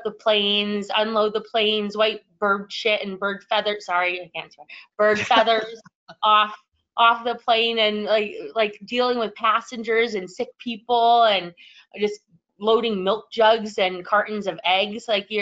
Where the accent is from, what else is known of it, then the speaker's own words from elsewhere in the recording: Alaska, United States; And I wouldn't be who I am without Unicle and without growing up in Alaska and my parents, who are just so unbelievably supportive.